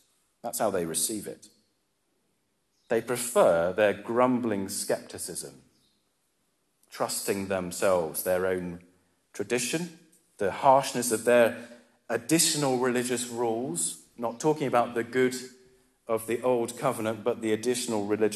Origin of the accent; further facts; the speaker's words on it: England, United Kingdom; I grew up in England, a Christian country